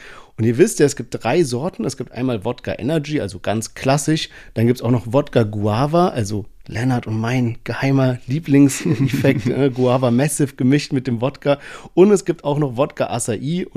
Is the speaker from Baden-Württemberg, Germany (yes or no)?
yes; Heidelberg, Baden-Württemberg, Germany; wir hatten manchmal so als Heidelberger Beef mit den Mannheimern